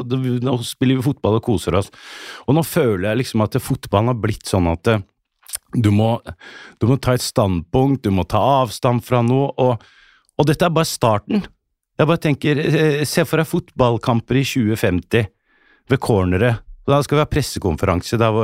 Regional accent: Oslo, Norway; Også det som kid vokste jeg på Bøhler, I tøft miljø.

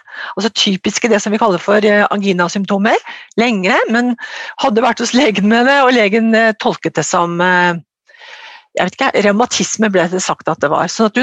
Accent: Ås, Akershus, Norway; Jeg kommer fra Ås, nede I Akershus

